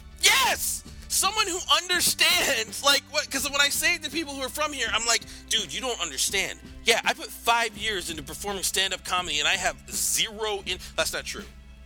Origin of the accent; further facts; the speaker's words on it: Connecticut, United States; I grew up in Connecticut, so I have the right to say this is a horrible piece of shit of a place.